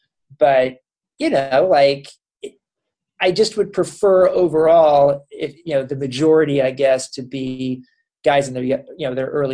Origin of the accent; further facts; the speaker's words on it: Kansas City, United States; I'm from Kansas City originally as well